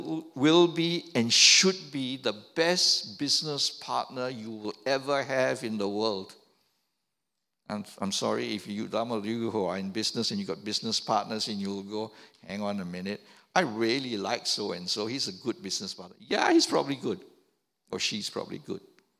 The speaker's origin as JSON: {"language": "English", "country": "Malaysia", "tie": "born or raised there", "said": "You know, I remember growing up in Malaysia"}